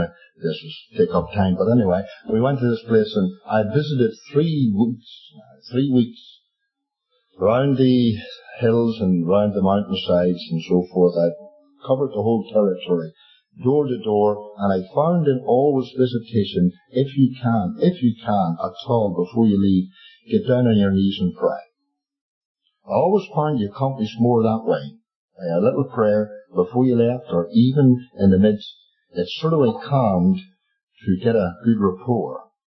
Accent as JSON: {"language": "English", "country": "Ireland", "said": "And being Irishman, I'm not sleeping either."}